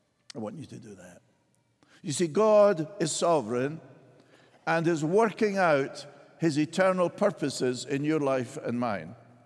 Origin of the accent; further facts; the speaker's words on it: Scotland, United Kingdom; Well, I'm Scottish